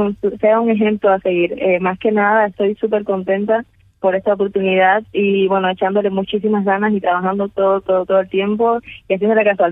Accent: Cuba; ya que soy cubana

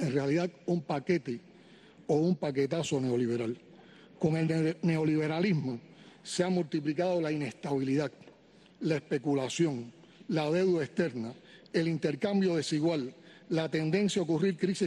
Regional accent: Cuba; como cubanos

